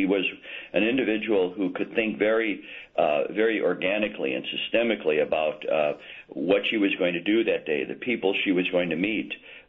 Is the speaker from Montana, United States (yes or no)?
no; Omaha, Nebraska, United States; now in Chicago, United States; I grew up in Omaha, so the climate is about the same.